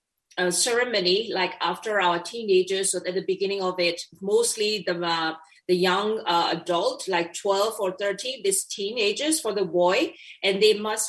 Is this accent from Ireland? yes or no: no; Myanmar; Yeah, so I was born and raised in Myanmar. So the village or the city that I born, it is not a town, I would say. I was not born in the city. So it is a hilly region, and I lived in the three-generation house.